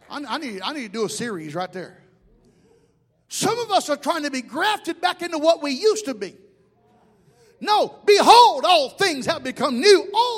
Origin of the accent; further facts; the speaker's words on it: Alabama, United States; Hey, I'm from South Alabama.